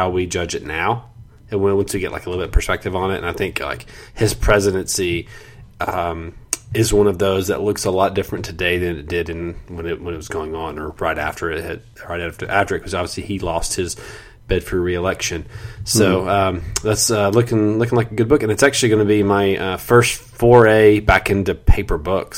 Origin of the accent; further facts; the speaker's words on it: United States; So I have a question as an American to a London person.